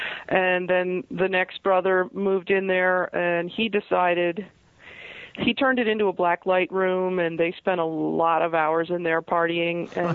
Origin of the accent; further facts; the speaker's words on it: Huntington, New York, United States; Yeah, I was born and raised in Huntington.